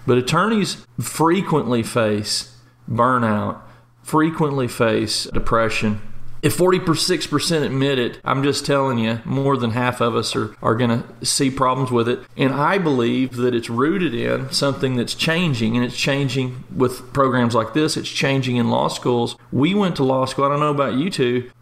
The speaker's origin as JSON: {"language": "English", "town": "Lubbock", "region": "Texas", "country": "United States", "tie": "born or raised there", "lives_now": "Austin, United States", "said": "I grew up in Lubbock and went to law school here in Austin at UT."}